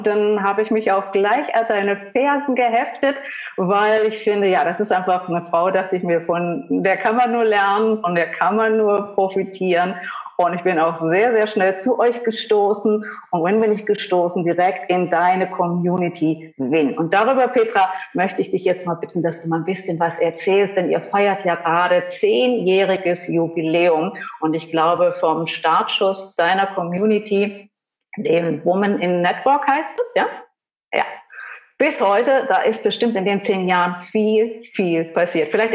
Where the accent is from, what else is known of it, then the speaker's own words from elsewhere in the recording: Saxony, Germany; Wir sind beide aus Sachsen, wenn man es nicht hört.